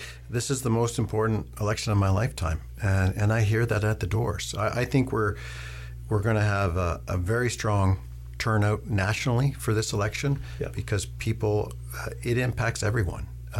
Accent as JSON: {"language": "English", "town": "St. Thomas", "region": "Ontario", "country": "Canada", "tie": "born or raised there", "also_born_or_lived": "Union", "said": "This is where I grew up. People will ask me two things. Where are you from? And what do you do for work? As you and I have talked over the years, I lived in Union as a child and went to Sparta School. Parents moved into St. Thomas."}